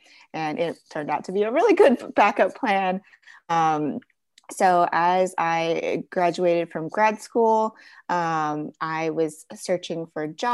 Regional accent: San Diego, California, United States; And growing up in San Diego, Surfrider was such like a big organization.

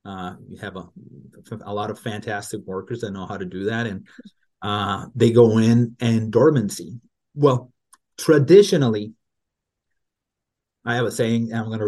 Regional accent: Mexico; English is a second language; I was born and raised in Mexico. Mm-hmm. So English is not my first language.

